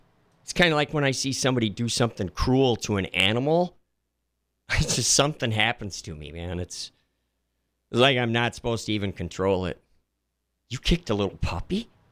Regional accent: Stoughton, Wisconsin, United States; I grew up in Stoughton, dude. Come on, 60s, 70s, you know.

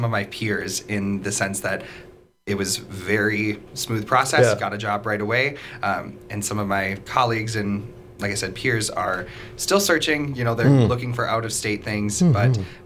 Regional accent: Peshtigo, Wisconsin, United States; So I'm originally from Peshtigo, Wisconsin, 40 minutes north of Green Bay, for those unfamiliar.

